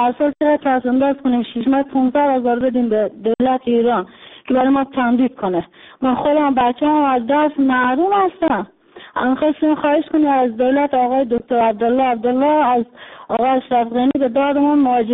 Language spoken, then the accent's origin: Persian; Afghanistan; now in Iran; من مهاجر افغانی هستم تو ایران،